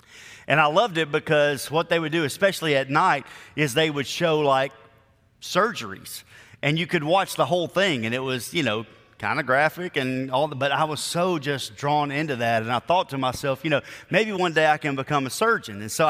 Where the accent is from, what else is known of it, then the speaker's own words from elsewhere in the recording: Decatur, Alabama, United States; as I was a child and I grew up in Decatur, Alabama, we had a doctor there.